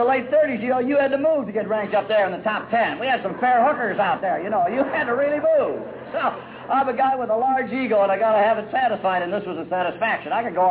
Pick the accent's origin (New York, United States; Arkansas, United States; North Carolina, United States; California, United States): California, United States; Los Angeles; born or raised there